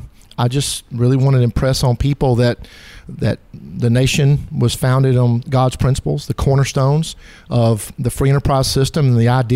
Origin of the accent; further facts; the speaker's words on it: Prosperity, South Carolina, United States; also born or lived in North Augusta, South Carolina; Yeah, I'm from Prosperity, grew up there, and moved back there.